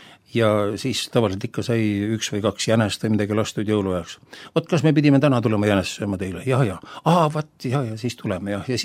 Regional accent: Tallinn, Harju County, Estonia; born there; Mina olen sündinud Tallinnas, aga oma vanemate poolt ma olen nagu kolm veerand pärit Tartumaalt ja veerand Virumaalt.

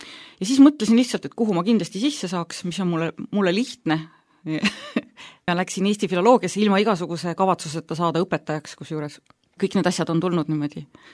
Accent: Tõravere, Tartu County, Estonia; Kasvasin üles Tõravere observatooriumis. Astrofüüsikute keskel ja käisin Nõo keskkoolis

